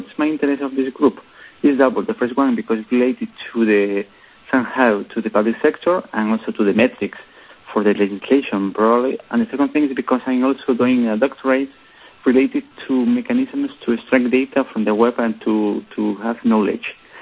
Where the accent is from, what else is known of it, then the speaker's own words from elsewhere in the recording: Spain; now in Brussels, Belgium; I'm from Spain, but I'm working in Brussels.